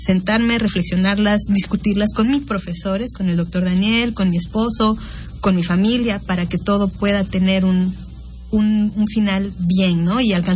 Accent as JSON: {"language": "Spanish", "region": "Campeche", "country": "Mexico", "moved": "as an adult", "said": "cuando me fui a Mérida a estudiar, pues me fui de Campeche 5 años. Tienes el temor de que vas a estar solo."}